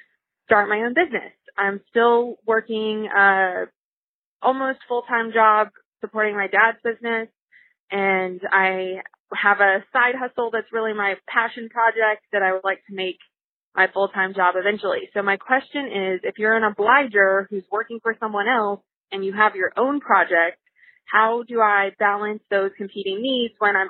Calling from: Atlanta, Georgia, United States; Hey, Liz and Gretchen. … I'm calling from Atlanta

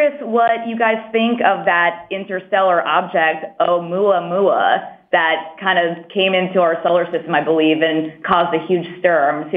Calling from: Los Angeles, California, United States; Ooh, well, I'm calling from Los Angeles.

